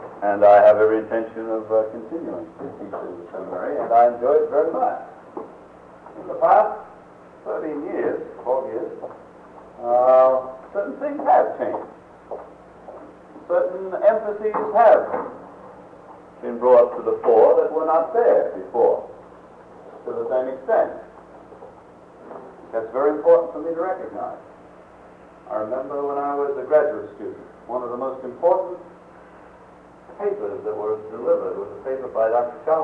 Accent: Australia; moved away; Born and bred in Australia, which is good for me.

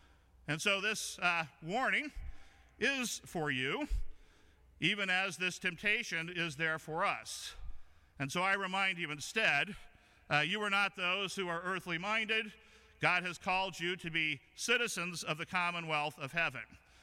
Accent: California, United States; I grew up in Southern Cal

